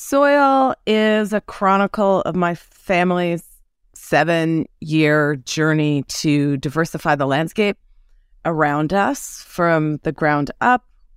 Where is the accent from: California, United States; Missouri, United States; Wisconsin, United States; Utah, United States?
California, United States; also born or lived in Colorado; I think I also am a child of the American West. I was born in Colorado, raised in California, and I love this landscape.